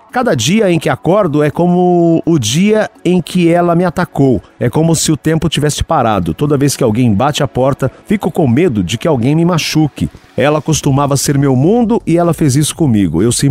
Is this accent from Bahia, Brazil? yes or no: no; Limeira, São Paulo, Brazil; eu sou da região, né, mana? Ó, sou de Limeira, pô.